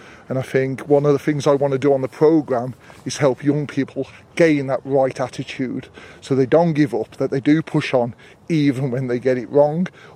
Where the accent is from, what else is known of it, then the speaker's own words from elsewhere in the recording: Wolverhampton, West Midlands, United Kingdom; I grew up in Wolverhampton. I went to school in Dudley, stayed there until sixth form, and then I got the travel bug and left, and then I've kind of lived all over the world.